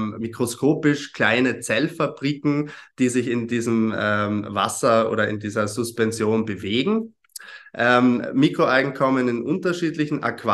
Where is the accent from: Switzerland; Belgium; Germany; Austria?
Austria; Graz, Styria; moved away as an adult; also born or lived in Portugal; ich komme ursprünglich aus Graz, habe dort Biologie studiert und bin dann nach Portugal gezogen, um meinem Kindheitstraum der Meeresbiologie nachzugehen.